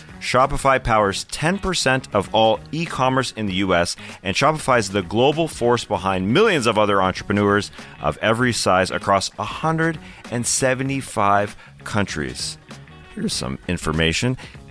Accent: Canada; As a Canadian, I can't believe that.

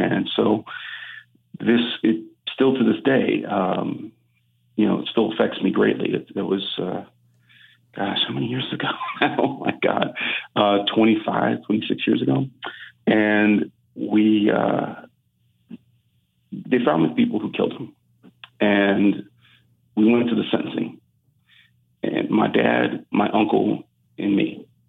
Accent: Cleveland, Ohio, United States; And we're from Cleveland.

